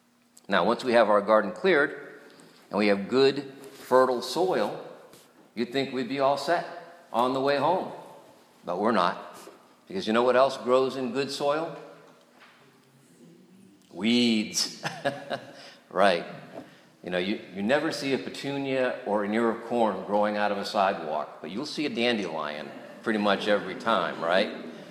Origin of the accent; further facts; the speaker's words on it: New Hampshire, United States; But where I grew up in New Hampshire, the character of gardens were very different. The land is hilly.